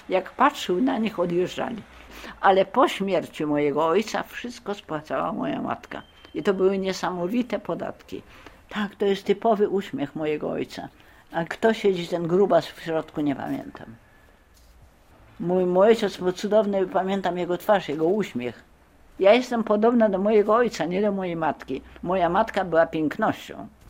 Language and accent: Polish; Argentina; nie, jestem z Argentyny